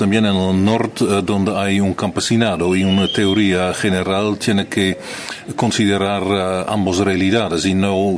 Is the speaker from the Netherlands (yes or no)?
yes; Netherlands; Spanish is a second language; no solamente en mi tierra, en Holanda, sino también en grandes partes de Brasil